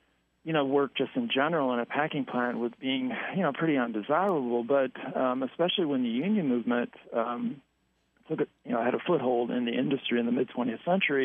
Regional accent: Ottumwa, Iowa, United States; when I was growing up in Ottumwa

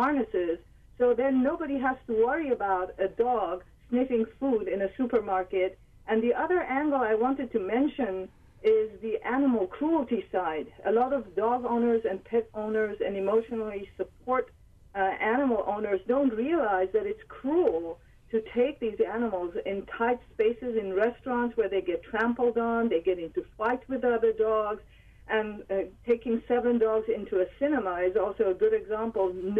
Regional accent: Switzerland; I was born and raised in Switzerland. I'm an American citizen

